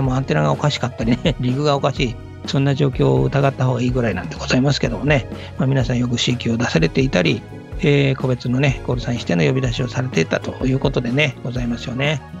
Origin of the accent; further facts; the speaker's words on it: Fukushima, Japan; 地元が福島ということで